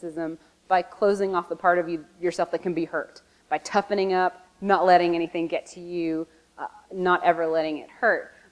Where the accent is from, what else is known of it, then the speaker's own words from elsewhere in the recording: the South, United States; growing up in the Bible Belt and having questions and doubts around a lot of what I was taught there in that culture